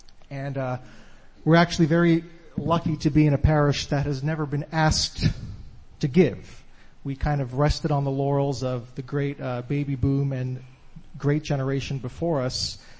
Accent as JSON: {"language": "English", "region": "New Jersey", "country": "United States", "said": "I'm joined by my esteemed colleague, Teresa. We're both from New Jersey."}